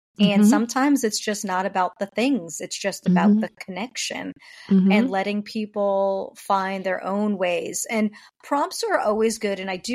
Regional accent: New York, United States; one of my favorite things actually is when I say I'm from New York and there's another New Yorker in the room

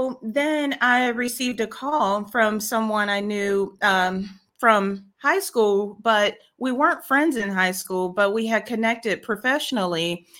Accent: St. Louis, Missouri, United States; moved away as an adult; also born or lived in Chicago; now in Atlanta, United States; born and raised in the Midwest, St. Louis, Missouri. I lived in Chicago for about 15 years, and I've been in Georgia, just outside of Atlanta, for the last 5 and a half, almost 6 years now.

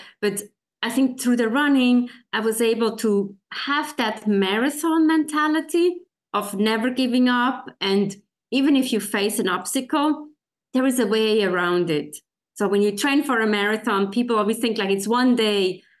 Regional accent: Switzerland; So actually, as I said before, I grew up in Switzerland with the snow-capped mountains, and we would go skiing as an after-school program.

